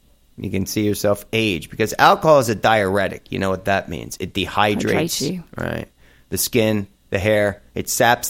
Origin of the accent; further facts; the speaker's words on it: New Jersey, United States; This is my home state, New Jersey.